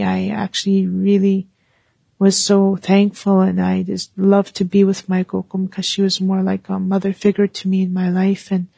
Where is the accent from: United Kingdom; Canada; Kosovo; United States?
Canada; Onion Lake, Saskatchewan; I am from Onion Lake, Saskatchewan, and I'm Plains Cree.